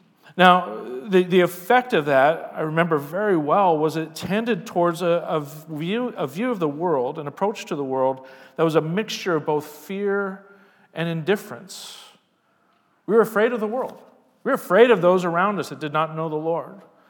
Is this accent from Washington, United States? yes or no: yes; Tacoma, Washington, United States; I was a child of the 60s, 70s, and 80s. In fact, I grew up in Tacoma